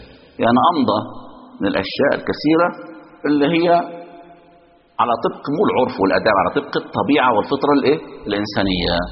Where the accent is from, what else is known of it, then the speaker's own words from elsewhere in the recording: Egypt; ولكن هذا واقع عندنا في مصر